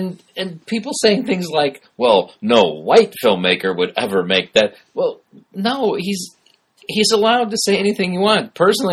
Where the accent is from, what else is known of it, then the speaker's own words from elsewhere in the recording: Bellwood, Illinois, United States; Because I grew up in Bellwood, Illinois, which is where the theater was.